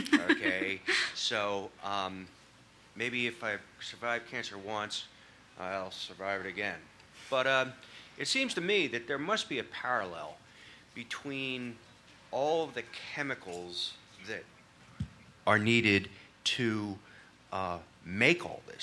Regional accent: Philadelphia, Pennsylvania, United States; from South Philly, too, I just got to say.

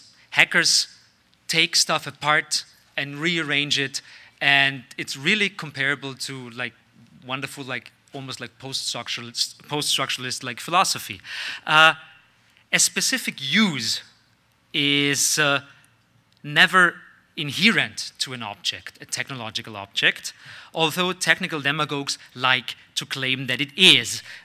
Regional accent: Austria; So, first of all, I'm from Austria.

